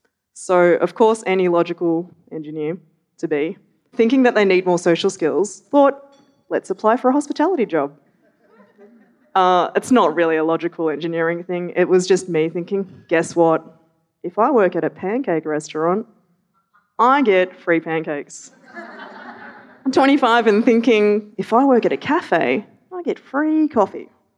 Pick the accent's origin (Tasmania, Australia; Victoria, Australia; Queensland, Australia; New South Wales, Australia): Victoria, Australia; Melbourne; I grew up in Melbourne, maybe one of those little hole-in-the-wall places.